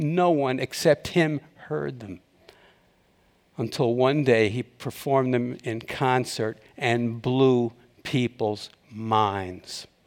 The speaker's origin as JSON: {"language": "English", "town": "Queens", "region": "New York", "country": "United States", "said": "I'm from Queens, New York. That means destroy."}